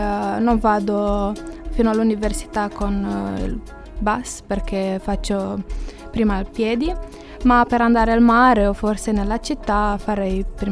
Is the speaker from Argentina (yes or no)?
no; Romania; now in Cagliari, Italy; Vengo da Romania.